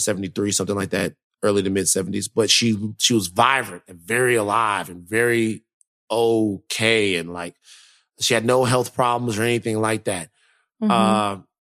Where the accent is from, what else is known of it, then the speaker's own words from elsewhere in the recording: Louisiana, United States; You're from Texas. I'm from Louisiana.